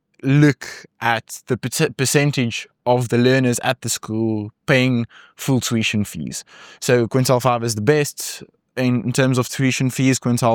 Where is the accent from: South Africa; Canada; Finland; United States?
South Africa; Rustenburg, North West; I come from Rustenburg in the Northwest Province.